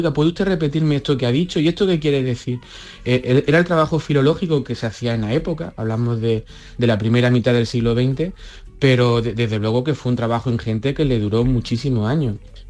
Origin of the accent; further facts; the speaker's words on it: Andalusia, Spain; se puede ser andaluz con nuestra riqueza y con nuestra forma de hablar distinta, sin ningún tipo de complejo